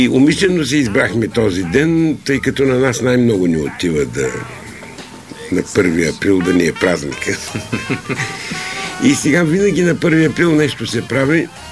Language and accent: Bulgarian; Shumen, Shumen Province, Bulgaria; born there; Аз съм роден в Шумен.